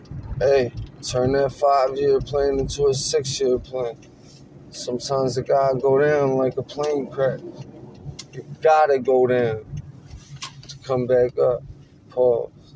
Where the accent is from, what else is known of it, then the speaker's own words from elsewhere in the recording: Ireland; I'm Irish, first of all. I don't even know what white is. Irish.